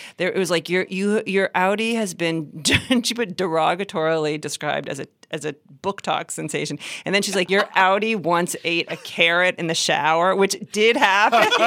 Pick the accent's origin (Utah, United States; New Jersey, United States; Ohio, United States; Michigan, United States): Ohio, United States; Cincinnati; So I grew up in Cincinnati.